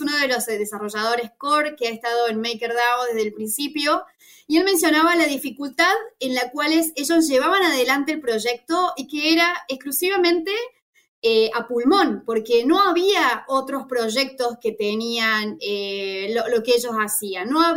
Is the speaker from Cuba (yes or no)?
no; Argentina; una persona de Latinoamérica, como yo, Argentina